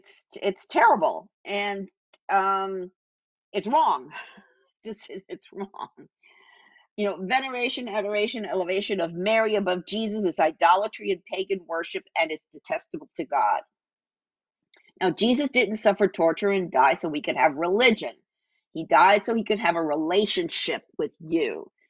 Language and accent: English; Puerto Rico; growing up in Puerto Rico, and I went back to visit